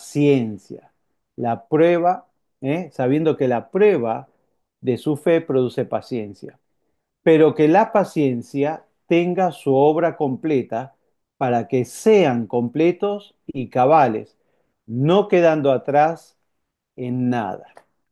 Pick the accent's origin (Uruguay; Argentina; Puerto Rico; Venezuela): Argentina; en mi país, en Argentina, donde hay 220